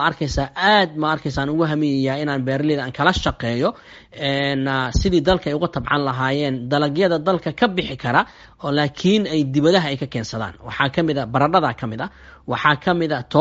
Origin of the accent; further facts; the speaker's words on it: Bariire, Lower Shabelle, Somalia; maadaama aan ka soo jeedo qoys een beeraley ah waxaan ku dhashay aan ku soo barbaaray deegaan lagu magacaabo Bariire oo ka tirsan gobolka Shabeelaha Hoose